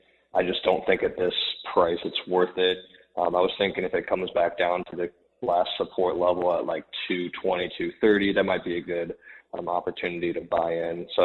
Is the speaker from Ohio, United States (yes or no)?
yes; Columbus, Ohio, United States; I'm from Columbus, Ohio.